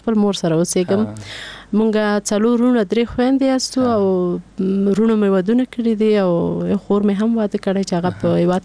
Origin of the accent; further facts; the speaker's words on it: Peshawar, Khyber Pakhtunkhwa, Pakistan; زه په پیښور کې لوی شوم